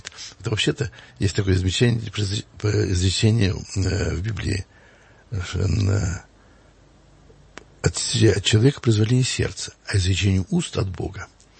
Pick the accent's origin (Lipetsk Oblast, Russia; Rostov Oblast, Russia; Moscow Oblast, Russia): Moscow Oblast, Russia; Zaraysk; в храме, в котором я вырос, в Зарайске.